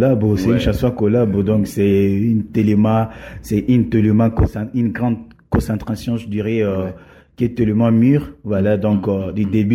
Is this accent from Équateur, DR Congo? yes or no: no; Beni, North Kivu, DR Congo; Chez nous, ici, chez nous à Beni